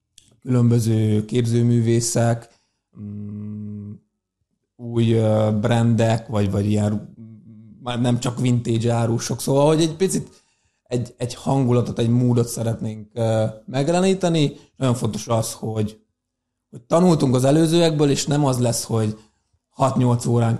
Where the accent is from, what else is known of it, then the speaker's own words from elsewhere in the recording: Debrecen, Hajdú-Bihar, Hungary; és ehhez most Debrecent választottuk, hisz ugye onnan származunk